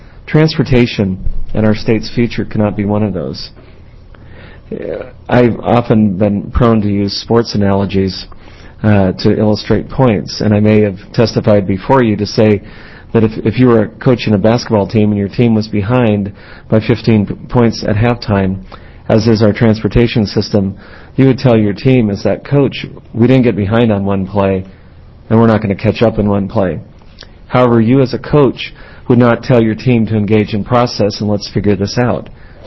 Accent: Portland, Oregon, United States; Oregon as a state is well known across the nation. We are a great place to grow up. I grew up in North Portland and haven't left.

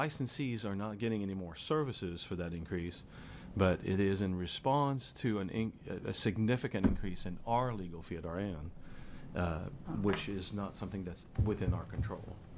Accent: Silverton, Oregon, United States; I did not introduce myself. I'm a chiropractor from Silverton, Oregon, and I'm the chair of the board.

